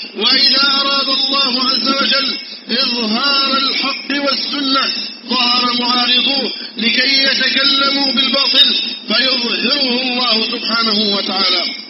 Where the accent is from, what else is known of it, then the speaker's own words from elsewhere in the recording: Egypt; اللهم احفظ بلدنا مصر أمن الأمانة